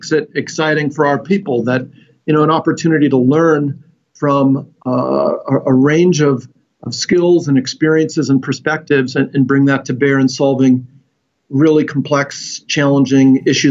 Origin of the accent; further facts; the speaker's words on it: Wisconsin, United States; So I grew up in, I'm from the Midwest. I'm from Wisconsin. I grew up in a small town in Wisconsin